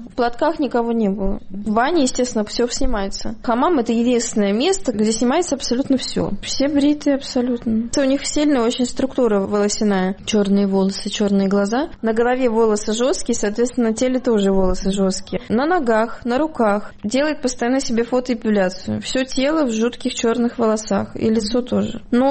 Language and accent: Russian; North Caucasus, Russia; еще не додумала сказать, что я из России. Я всегда говорю, что я с Кавказа, Кавказия, да.